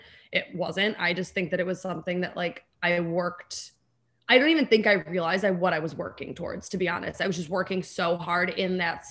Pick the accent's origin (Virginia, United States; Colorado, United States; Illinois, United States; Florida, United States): Illinois, United States; Chicago; also born or lived in Los Angeles; I'm from Chicago. So I always like booking Chicago trips